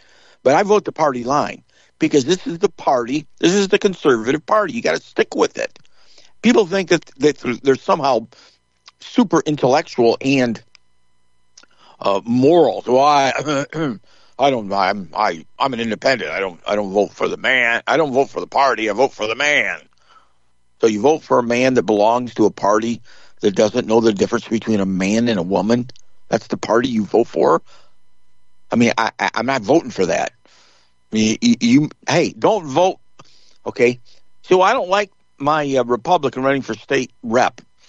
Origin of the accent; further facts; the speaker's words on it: United States; I'm a Christian first, of course. And I'm an American.